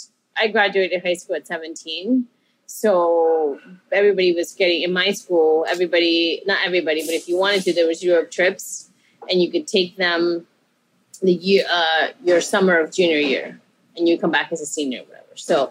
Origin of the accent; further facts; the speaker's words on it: Chiclayo, Lambayeque, Peru; moved away; I grew up in Chiclayo, Peru, which is a northern coastal town. And I grew up with my brother and I grew up with our grandparents. And we were there till 2000